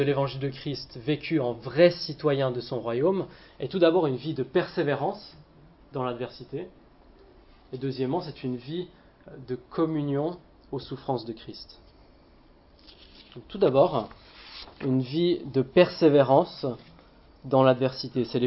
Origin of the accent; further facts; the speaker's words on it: France; born there; c'est parce que je suis né ici, je suis né en France.